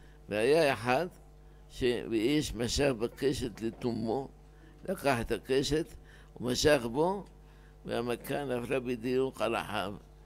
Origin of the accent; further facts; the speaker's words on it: Tunisia; לוב, אלג'יר, מרוקו, טוניס. אני טוניסאי, אני מופיע בסוף.